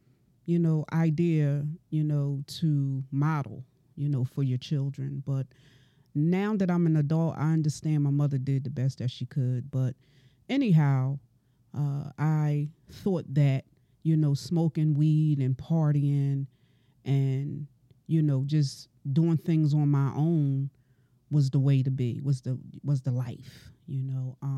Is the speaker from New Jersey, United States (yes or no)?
yes; Camden, New Jersey, United States; I'm originally from Camden, New Jersey. I'm a mother of four daughters, and I have come a long way.